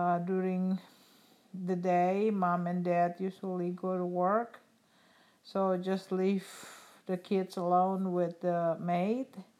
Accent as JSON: {"language": "English", "town": "Bandung", "region": "West Java", "country": "Indonesia", "tie": "born or raised there", "said": "I'm from West Java. Grew up in the capital of West Java named Bandung."}